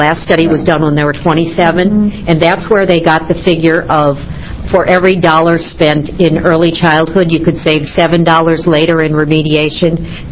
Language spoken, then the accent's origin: English; Eugene, Oregon, United States; I'm from Eugene, and actually, Senator Walker, you are my senator.